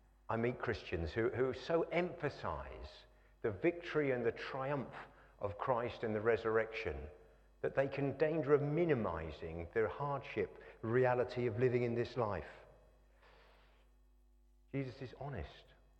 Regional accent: Norwich, East of England, United Kingdom; born there; I was born in Norwich, and because of that, I have a lifelong affliction of being a Norwich City supporter.

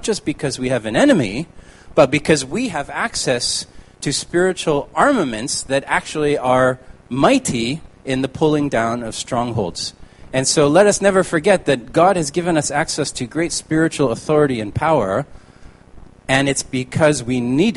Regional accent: Canada; Vimy Ridge Memorial is significant for me as a Canadian

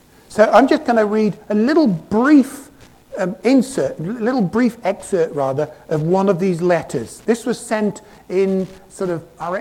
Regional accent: France; grew up, I was born and brought up in France

